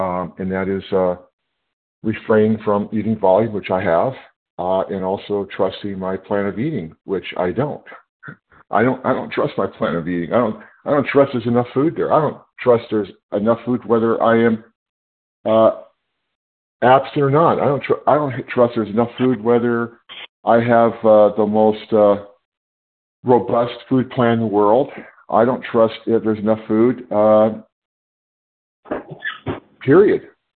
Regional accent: California, United States; I'm from California.

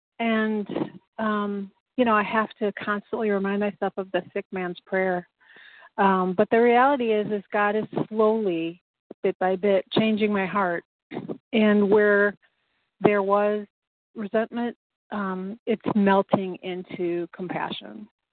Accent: Chicago, Illinois, United States

